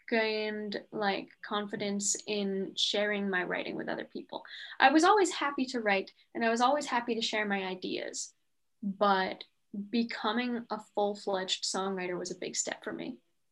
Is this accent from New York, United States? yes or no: no; Connecticut, United States; everything that makes me different from the people that I grew up with in Connecticut, because like the town where I came from, if you were different, you were different